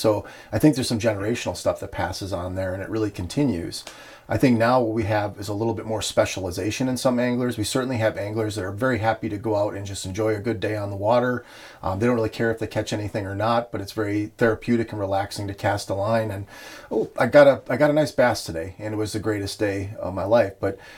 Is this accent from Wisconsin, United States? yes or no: yes; Stevens Point, Wisconsin, United States; I grew up in Stevens Point.